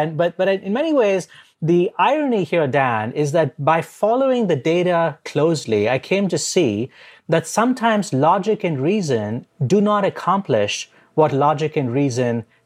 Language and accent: English; India; I grew up in India.